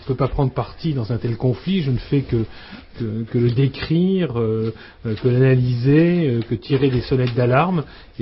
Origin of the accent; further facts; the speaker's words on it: France; je suis français, je suis pas censé parler néerlandais.